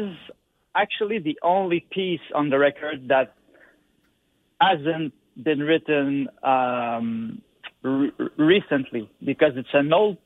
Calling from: Laval, Quebec, Canada; Yeah, actually Laval, which is right next to Montreal.

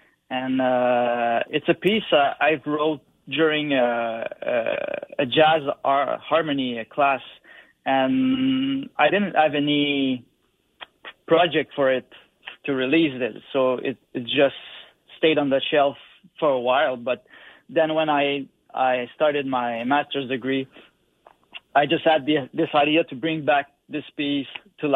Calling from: Laval, Quebec, Canada; Yeah, actually Laval, which is right next to Montreal.

